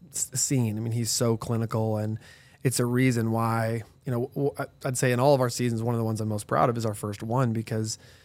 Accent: Denver, Colorado, United States; Yeah, so I grew up in Denver, and my grandpa went to CU, and we had CU season tickets since the 50s.

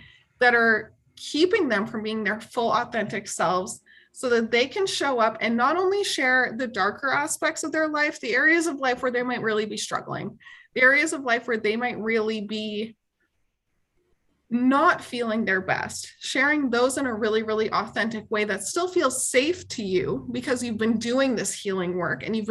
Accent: Canada; accent: Canadian; I'm Canadian. So if you're hearing an accent, some people are just constantly clocking my Canadian accent.

